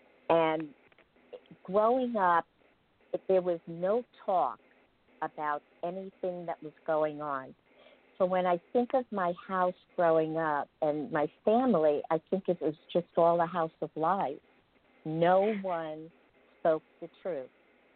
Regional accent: Merrick, New York, United States; I grew up in Merrick, Long Island, in a very nice community

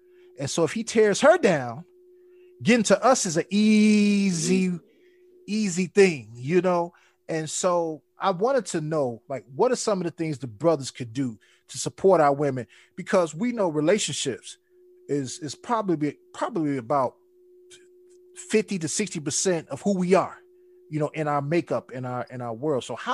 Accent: Chicago, Illinois, United States; you know, especially growing up in Chicago, you really had to be on your toes about things

